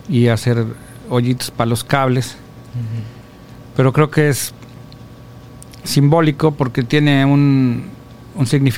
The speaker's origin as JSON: {"language": "Spanish", "country": "Mexico", "moved": "yes", "said": "Cuando nos fuimos de México, pues acababas de nacer prácticamente, estabas muy chiquillo."}